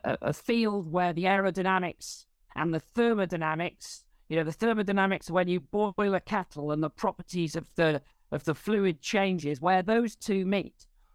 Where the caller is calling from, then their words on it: Cambridge, East of England, United Kingdom; I'm calling in from the Whittle Laboratory at the University of Cambridge.